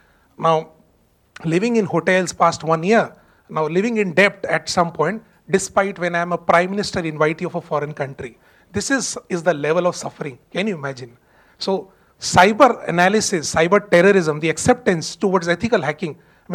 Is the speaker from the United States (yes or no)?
no; Rajasthan, India; English is a second language; I come from Rajasthan.